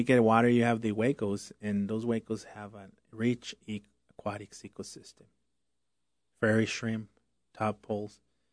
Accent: El Paso, Texas, United States; Yes, I grew up in El Paso.

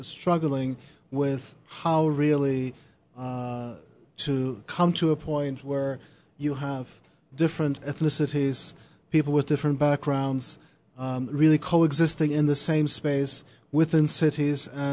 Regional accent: Germany; Well, as a kid growing up in Germany, obviously all of U.S. history was quite of great interest to us.

